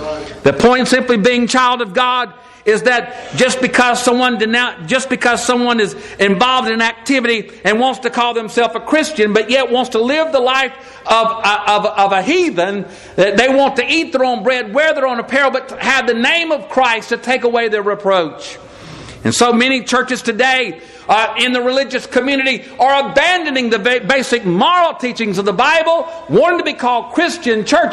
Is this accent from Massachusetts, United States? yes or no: no; Mississippi, United States; Well, it may be, but I'm from Mississippi